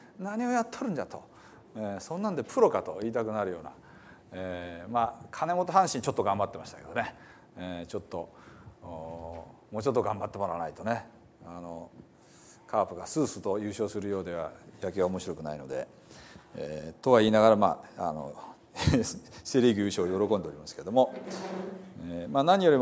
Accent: Hiroshima, Japan; まあ、広島人としてですね

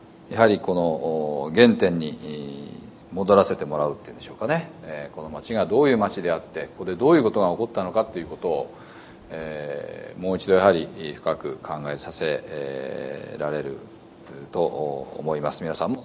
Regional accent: Hiroshima, Japan; born there; 私も広島に生まれましたので、今年51歳ですけれども

